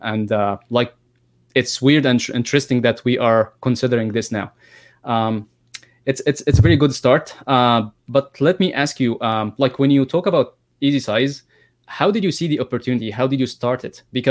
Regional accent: Egypt; English is a second language; Because I'm like from Egypt.

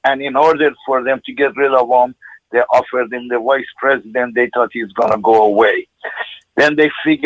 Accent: Iran; I'm from Iran.

